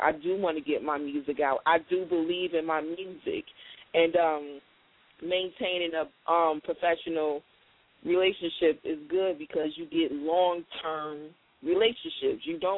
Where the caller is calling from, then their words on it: Seattle, Washington, United States; I'm calling from Diva Spot Radio. We are located here in Seattle, Washington.